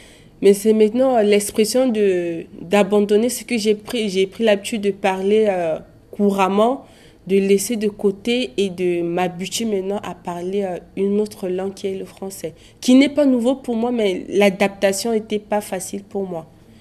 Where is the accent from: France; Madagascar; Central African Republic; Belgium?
Central African Republic; first language Sango; French is a second language; je venais d'un pays où, bien sûr, la langue française était parlée, mais notre langue maternelle, on avait deux langues officielles. Il y avait le sango et le français. Et moi, j'étais habituée à parler le sango.